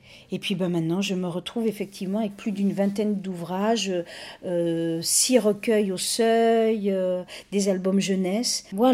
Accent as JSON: {"language": "French", "country": "France", "tie": "born or raised there", "said": "de là où j'ai grandi, hein, de cette France, de cette métropole"}